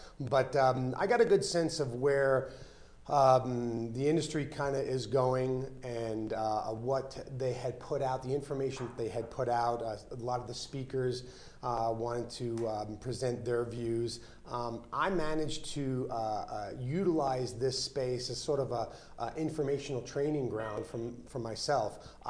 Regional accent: New York, United States; moved away as an adult; now in Colorado Springs, United States; So I'm here in the Springs. I've been here. I got stationed at Fort Carson in 1986. So although I'm from New York, I still, have been here for quite some time.

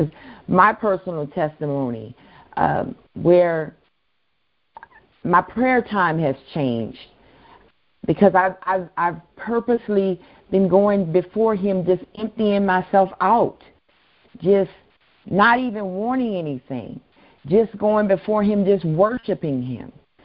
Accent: the South, United States; And all I could think about was growing up in the South, my mom, every summer, she would allow us

